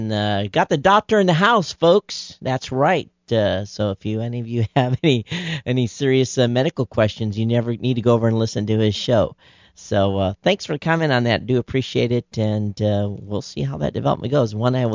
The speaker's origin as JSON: {"language": "English", "region": "East Midlands", "country": "United Kingdom", "tie": "born or raised there", "said": "I should at this point make it clear that I grew up in the Peak District, which has more than its fair share of strange aerial sightings."}